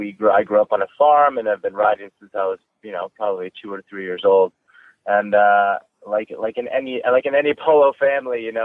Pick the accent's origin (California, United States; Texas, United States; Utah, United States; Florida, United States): Florida, United States; Wellington; Yeah, so I grew up in Wellington.